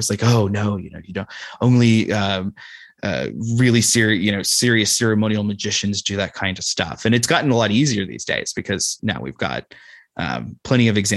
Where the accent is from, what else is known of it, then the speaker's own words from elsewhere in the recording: Midwest, United States; I was raised in the Midwest